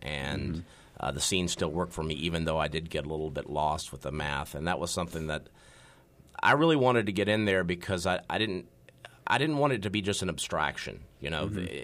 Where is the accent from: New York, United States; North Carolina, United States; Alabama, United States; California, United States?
North Carolina, United States; My dad's actually from Arkansas. I'm from North Carolina, but he's from Morrilton.